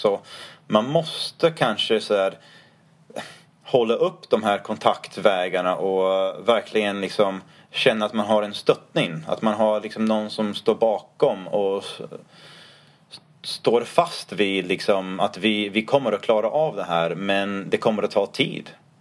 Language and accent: Swedish; United States; Swedish is a second language; moved away as an adult; now in Sweden; jag kommer från andra sidan vattnet. Stora Atlanten kan man säga. Jag växte upp, jag har mina rötter. Både barndom, tonåren och så några universitetsstudieår i Amerika.